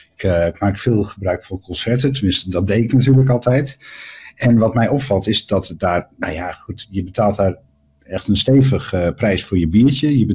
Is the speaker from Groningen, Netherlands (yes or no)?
yes; Groningen, Netherlands; Waar we als Groningers, als cultuurliefhebbers, eigenlijk niet echt veel aan gaan hebben.